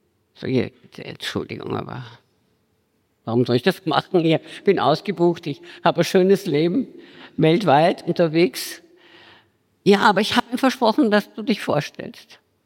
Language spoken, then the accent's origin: German; Germany; weil ich war Deutsche und eine Modeschülerin, nicht?